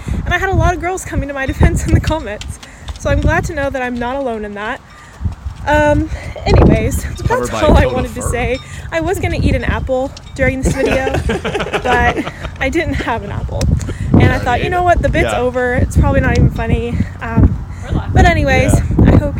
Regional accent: Michigan, United States; I am from Michigan.

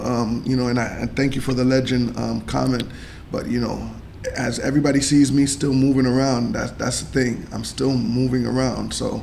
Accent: New York City, New York, United States; I was raised and born in St. Luke's Hospital. I grew up there in New York, Manhattan to be exact.

